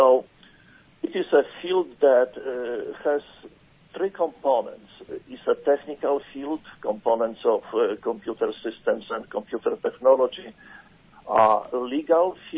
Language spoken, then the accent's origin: English; Poland; moved away as an adult; now in United States; I was born in Poland, educated in Poland, came to United States as any other immigrant, have to start my life from the beginning.